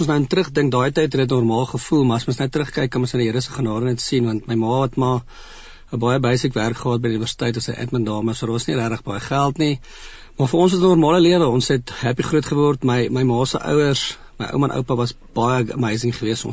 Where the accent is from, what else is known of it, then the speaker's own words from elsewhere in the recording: Pretoria, Gauteng, South Africa; Doodgewone ou wat 'n doodgewone salaris verdien hier in die Moot. Ek het in die Moot groot geword. Was op Driefontein Noord Laerskool op skool gewees en toe in Oosmoot in die hoërskool.